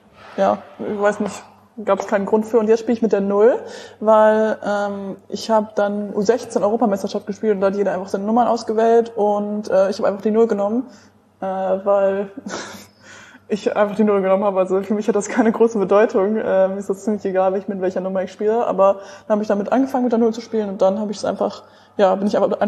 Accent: Osnabrück, Lower Saxony, Germany; Ich komme aus Osnabrück und ich spiele auch hier in Osnabrück bei der ersten Liga, bei den Giro Life Panthers

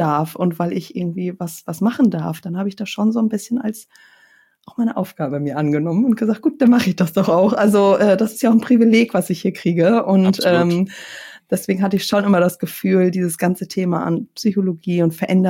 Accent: Lauenburg, Schleswig-Holstein, Germany; In Südschleswig-Holstein, an der Elbe. In Laumburg bin ich groß geworden, in Geestach zur Schule gegangen, also auch nicht weit weg von Hamburg.

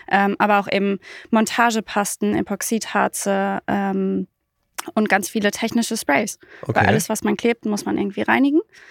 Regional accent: Münster, North Rhine-Westphalia, Germany; Ich komme aus Münster, bin 30 Jahre alt.

